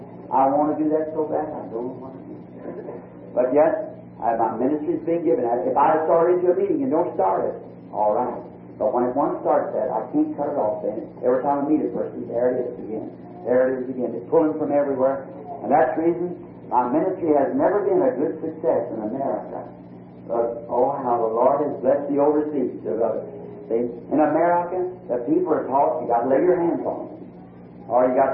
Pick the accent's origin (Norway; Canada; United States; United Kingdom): United States